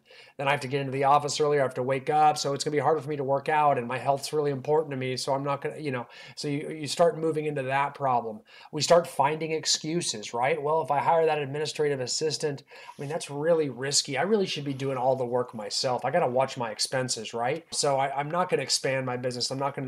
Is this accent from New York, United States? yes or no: no; California, United States; I mean, I'm from California, and this might be a California example, but you'll get the gist.